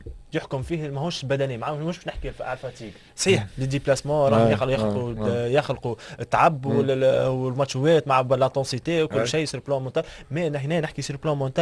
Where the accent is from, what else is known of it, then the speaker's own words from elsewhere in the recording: Tunisia; ملعب التونسي النادي الوحيد اللي عندنا في تونس كي يخسر يصلح، كي يربح يصلح.